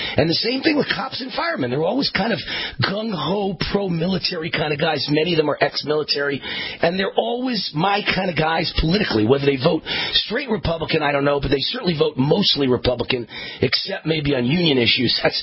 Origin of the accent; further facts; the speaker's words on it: United States; I'm American-made and proud of it.